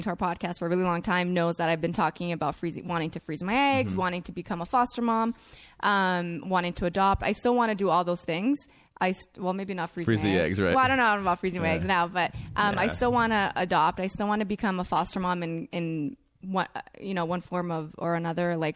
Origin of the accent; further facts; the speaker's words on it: Canada; born there; I say I'm Italian, but I'm not. Mm. I was born in Canada, but my dad was born in Italy.